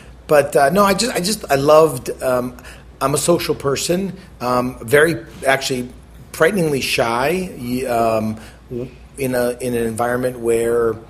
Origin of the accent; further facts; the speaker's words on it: Milwaukee, Wisconsin, United States; So I grew up in Milwaukee, and I needed money to take girls out on dates